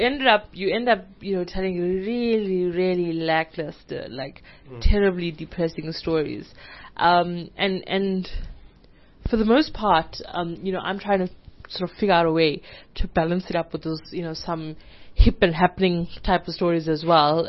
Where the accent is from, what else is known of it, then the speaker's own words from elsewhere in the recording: Ladysmith, KwaZulu-Natal, South Africa; born there; also born or lived in Durban; now in Johannesburg, South Africa; I was born in this random town in the KZN Midlands, okay. Like, called Ladysmith.